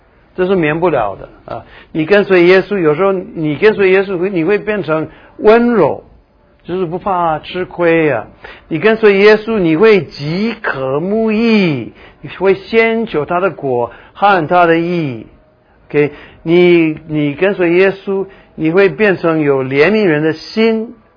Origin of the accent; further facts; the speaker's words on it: Taiwan; accent: Taiwanese Mandarin; 了解啊？这是我们台湾国语啊，乱高兴。